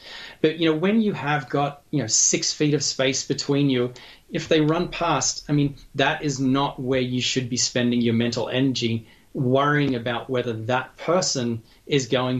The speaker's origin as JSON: {"language": "English", "region": "Massachusetts", "country": "United States", "said": "and I know Massachusetts is not at the high, but it's my home state, so I know a lot about it."}